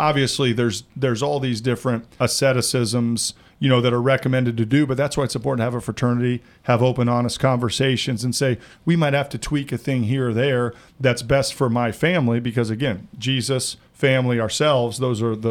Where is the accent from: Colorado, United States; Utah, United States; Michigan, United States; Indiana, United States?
Indiana, United States; Growing up in Indiana, you watch Hoosiers all the time as a kid.